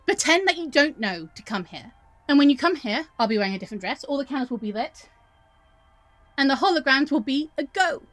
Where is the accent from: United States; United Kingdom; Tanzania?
United Kingdom; England; I'm English. I always have an umbrella.